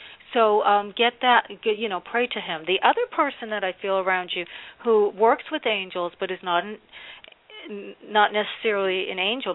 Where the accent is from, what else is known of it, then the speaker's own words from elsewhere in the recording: New Jersey, United States; and I grew up in New Jersey